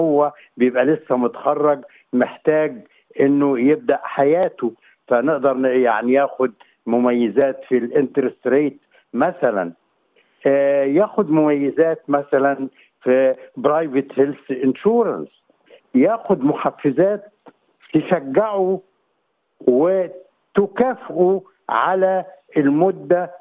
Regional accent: Egypt; أنا مصري وكنت ضابط بالقوات المسلحة المصرية

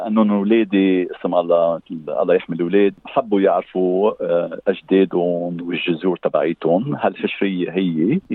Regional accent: Lebanon; انا اوكي من لبنان، جدي كان مثلا من مرسين، هاجر على لبنان،

